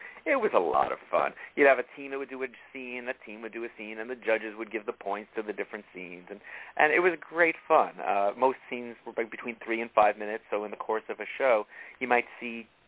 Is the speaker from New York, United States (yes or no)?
yes; New York, United States; accent: New York; moved away as an adult; now in San Diego, United States; Not originally. I'm a New Yorker. When I first moved out here, I talked like this, but I had to learn to tone it down because I wasn't getting any of my roles for acting.